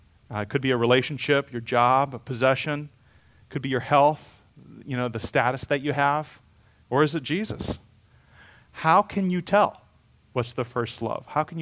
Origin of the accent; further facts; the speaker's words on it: Ghana; I grew up in Africa, in Ghana, and sometimes driving in the country